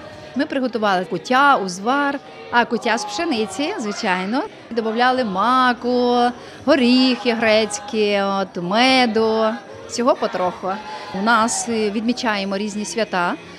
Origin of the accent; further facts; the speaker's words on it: Chernivtsi, Chernivtsi Oblast, Ukraine; Я з Буковини, Чернівці. Буковина – це в основному православні.